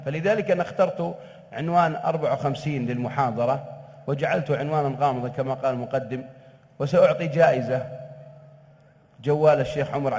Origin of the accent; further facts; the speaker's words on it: Saudi Arabia; وأتألم أنا كسعودي